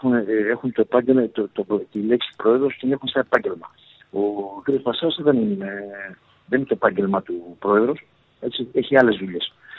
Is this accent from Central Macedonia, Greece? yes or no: no; Dafni, Attica, Greece; Και εκεί όταν γεννήθηκα στην Αθήνα, εγώ στη Δάφνη, εκεί γεννήθηκα και μεγάλωσα